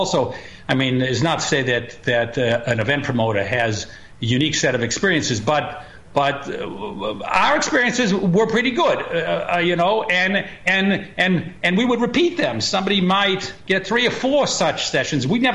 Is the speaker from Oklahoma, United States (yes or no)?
no; Boston, Massachusetts, United States; moved away as an adult; now in New York, United States; Well, you know, I'm a Bostonian, but I've been in New York for over 40 years, and it suits me, and I'm a real New York chauvinist.